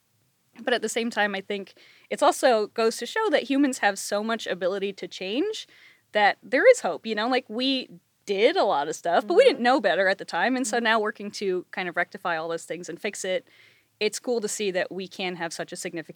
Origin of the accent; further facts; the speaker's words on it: Hawaii, United States; I grew up in Hawaii, and there's not... any native, it depends who you ask, considered not to be any native species of amphibians in Hawaii.